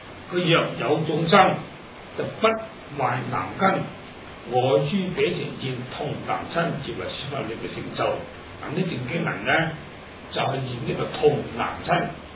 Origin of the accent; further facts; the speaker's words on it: Hong Kong; 又或者今日咧，我哋香港話咩三司啊